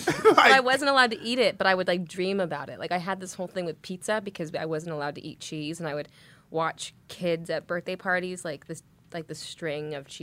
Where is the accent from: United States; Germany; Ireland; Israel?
United States; Los Angeles, California; born there; I was born in Los Angeles. I was born in Venice Beach.